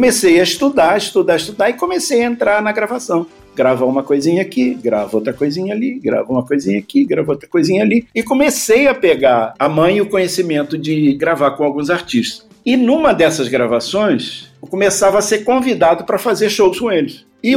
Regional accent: Rio de Janeiro, Brazil; born there; eu sou carioca de nascimento. Nasci no Rio de Janeiro, eu sou de descendência portuguesa e eu sou a terceira geração de músico da minha família

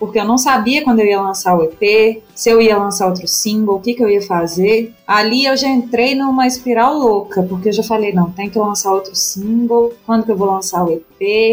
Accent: Rodeiro, Minas Gerais, Brazil; Eu sou de Rodeiro.

